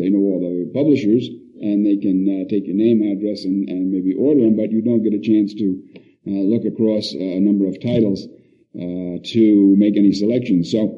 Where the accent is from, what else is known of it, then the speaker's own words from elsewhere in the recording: New York, United States; I'm from New York and have for all my life been a Yankee fan.